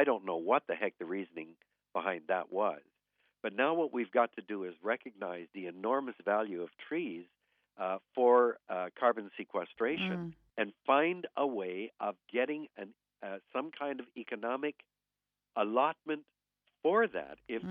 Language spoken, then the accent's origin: English; Vancouver, British Columbia, Canada; when I was born in Vancouver in 1936, I vividly remember my dad and me rowing in a rowboat around the main park in Vancouver